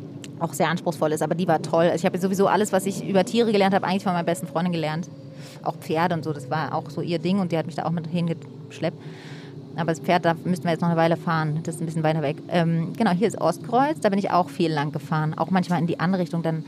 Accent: Berlin, Germany; ich bin in Mitte groß geworden, aber Mitte war damals ja noch was ganz anderes. Es war einfach hinter der Mauer und dann kurz nach der Mauer war es jetzt noch nicht so voll wie heute und auch irgendwie ganz anders.

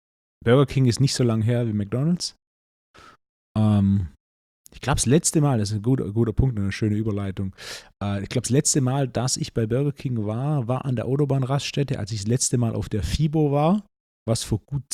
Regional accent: Baden-Württemberg, Germany; Als echter Schwabe

